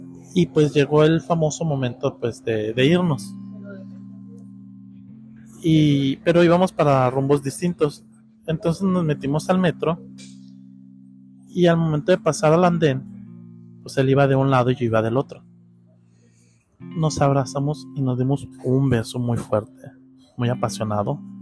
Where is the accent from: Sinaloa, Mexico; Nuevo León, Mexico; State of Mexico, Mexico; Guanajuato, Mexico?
Sinaloa, Mexico; Mazatlán; Y no es cierto, soy de Mazatlán, Sinaloa.